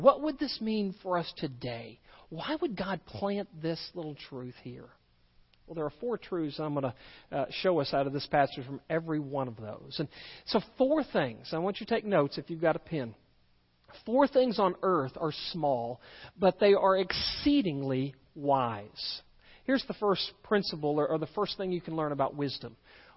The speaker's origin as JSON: {"language": "English", "region": "Texas", "country": "United States", "tie": "born there", "said": "Well, some would say that I came from another country. I was born in Texas. It's a great place."}